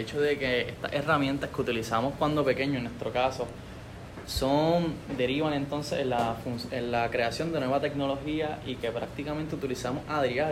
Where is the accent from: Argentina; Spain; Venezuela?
Venezuela; Cagua, Aragua; soy de Cagua